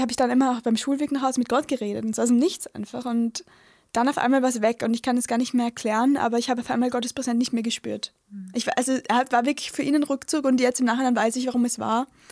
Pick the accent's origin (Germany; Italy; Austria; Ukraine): Austria; Vienna; born there; Also ich bin in Wien geboren. Meine Familie war, also sie waren nicht mal Kulturkatholiken, würde ich sagen. Sie waren so eine Mischung zwischen Kulturkatholiken, aber auch sind aus der Kirche ausgetreten.